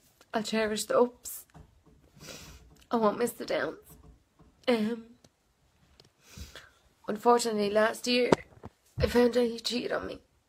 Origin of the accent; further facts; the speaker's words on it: Dublin, Leinster, Ireland; I'm 26, I'm from Dublin, I have two children.